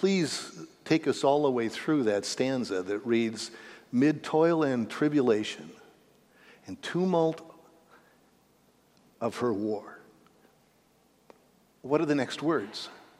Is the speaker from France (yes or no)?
no; Minnesota, United States; Since I come from Minnesota, every state has its own kind of unique ways of rebelling against authority.